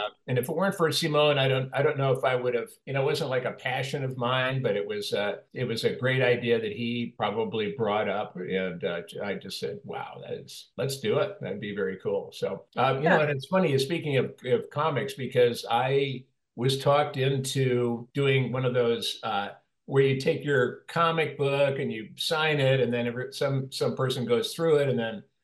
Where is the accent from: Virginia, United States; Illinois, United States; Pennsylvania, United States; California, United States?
Illinois, United States; Hey, well, I'm from Illinois, so yeah, I know.